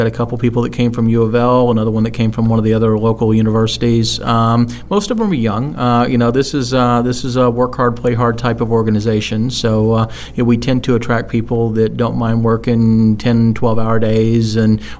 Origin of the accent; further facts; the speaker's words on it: Louisville, Kentucky, United States; I picked it because it was my hometown.